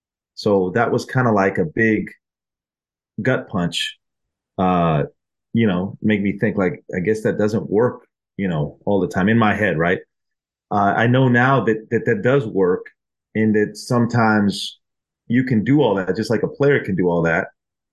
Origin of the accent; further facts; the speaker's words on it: Dripping Springs, Texas, United States; I left from University of Texas and went back to my hometown, Dripping Springs.